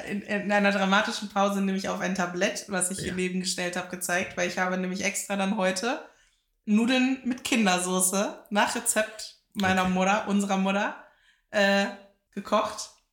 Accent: Salzgitter, Lower Saxony, Germany; Ich glaube, ich sage Teppichgeschäft, weil Teppichdomäne hieß der eine Laden, glaube ich, früher bei uns in Salzgitter-Lebenstedt.

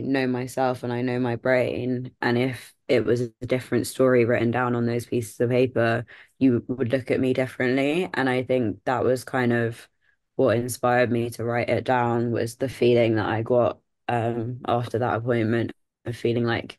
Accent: London, United Kingdom; I'm born and raised in London and went through the whole UK school system.

